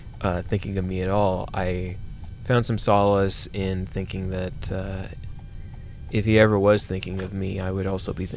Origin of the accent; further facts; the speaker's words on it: Pueblo, Colorado, United States; I think that's the one thing that I resent about growing up in Pueblo, is that like, I feel so behind, like, creatively and artistically